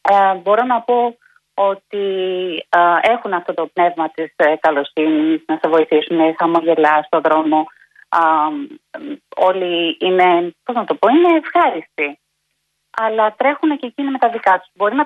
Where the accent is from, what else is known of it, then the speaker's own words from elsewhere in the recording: Greece; now in Hawaii, United States; ότι μένω Χαβάη, όταν με ακούνε ότι είμαι από την Ελλάδα